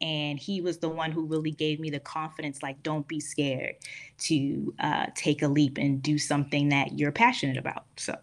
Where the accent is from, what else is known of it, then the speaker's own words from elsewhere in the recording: Baltimore, Maryland, United States; Came back home. I'm from Baltimore. Went back home to kind of get my thoughts together.